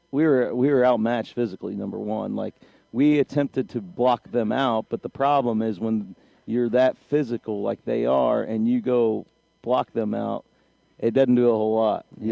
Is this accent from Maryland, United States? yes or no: no; Martinsville, Indiana, United States; I grew up playing against Coach Holmes. I grew up in Martinsville, Indiana, and Martinsville, Bloomington South is a pretty big rivalry.